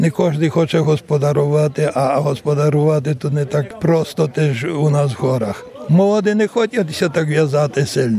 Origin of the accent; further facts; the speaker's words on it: Swiątkowa, Subcarpathian Voivodeship, Poland; як з мого рідного села Святкова